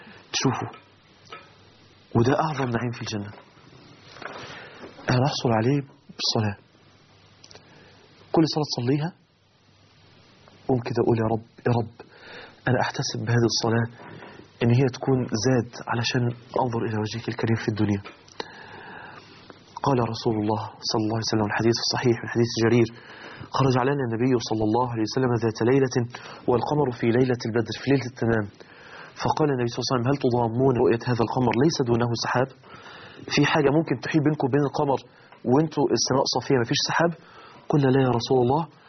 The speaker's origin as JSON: {"language": "Arabic", "country": "Egypt", "said": "فالناس ظنوا ان ده اللي هو بيقولوا عندنا في مصر هنا شخير"}